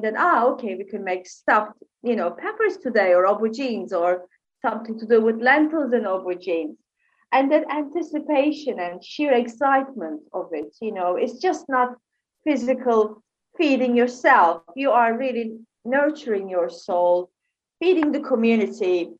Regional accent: Turkey; moved away as an adult; now in United Kingdom; born and bred in Turkey, lived there for over 30 years.

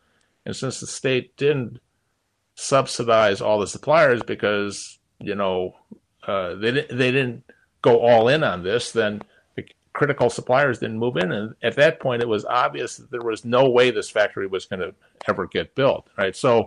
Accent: Milwaukee, Wisconsin, United States; also born or lived in Chicago; Well, when I was a kid growing up in Milwaukee, in southeastern Wisconsin, and Chicago as well

